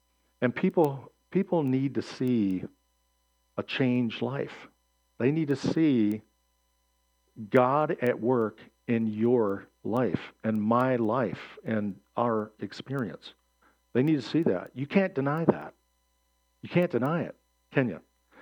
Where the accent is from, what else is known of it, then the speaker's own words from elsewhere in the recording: Flushing, Michigan, United States; also born or lived in Flint; I was born in Flint, raised in Flushing.